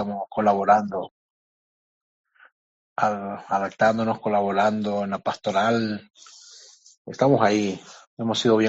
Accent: Nicaragua; moved away; jóvenes de Nicaragua para el encuentro con el Papa, y al regreso pues fui impedido de regresar a mi tierra.

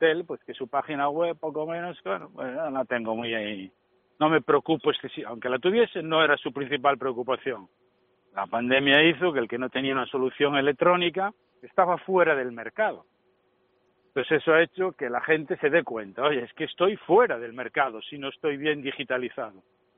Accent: Oviedo, Asturias, Spain; born there; now in Galicia, Spain; Yo, oye, como que soy gallego de adopción, porque nací en Oviedo, que me siento tan gallego como el demás

